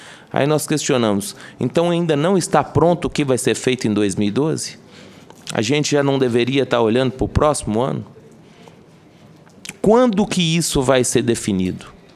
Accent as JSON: {"language": "Portuguese", "region": "Minas Gerais", "country": "Brazil", "said": "eu sou lá de Minas, como eu disse anteriormente"}